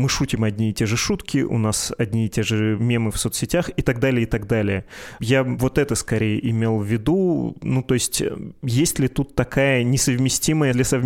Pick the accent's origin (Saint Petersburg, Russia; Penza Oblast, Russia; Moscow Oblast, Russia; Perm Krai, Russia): Perm Krai, Russia; До начала записи я сказал, что я из Пермского края.